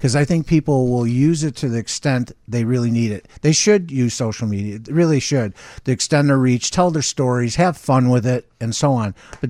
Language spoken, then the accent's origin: English; Chicago, Illinois, United States; now in Phoenix, United States; Northwest Side. I went to St. Cornelius Parish, Lane Tech. So